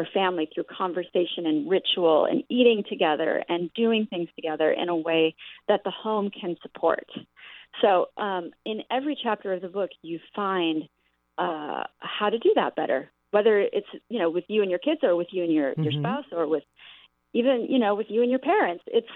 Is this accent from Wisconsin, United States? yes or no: yes; Wisconsin, United States; So I grew up in the Midwest in Wisconsin, and one day when I was 16, I wandered into a French antique shop on the main street